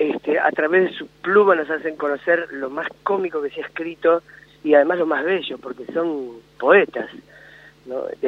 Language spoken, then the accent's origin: Spanish; Buenos Aires, Argentina; Yo soy de Buenos Aires. Uh-huh. Soy de Buenos Aires. Mi mamá vino de Bolivia cuando era chiquita.